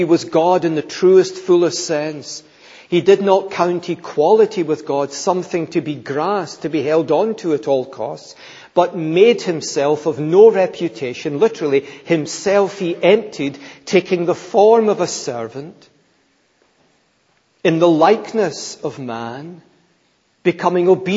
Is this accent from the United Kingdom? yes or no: yes; Glasgow, Scotland, United Kingdom; Well, you know, I'm Scottish, I'm not English, I'm not African, I'm brought up in Glasgow, not Edinburgh.